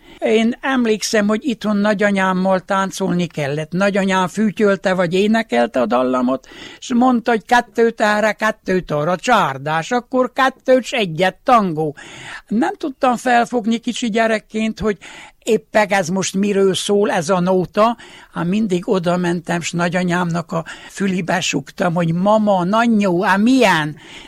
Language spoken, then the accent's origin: Hungarian; Homoródjánosfalva, Harghita, Romania; a vakáció első napjától az utolsóig én jánosfalvi gyerek voltam. Itt nőttem fel, ezért nagyon sokat tudok Homorod Jánosfalváról.